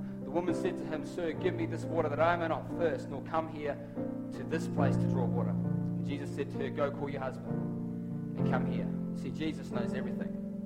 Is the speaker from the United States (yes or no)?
no; New Zealand; when I grew up in New Zealand, I was I was involved in the skateboarding world in New Zealand.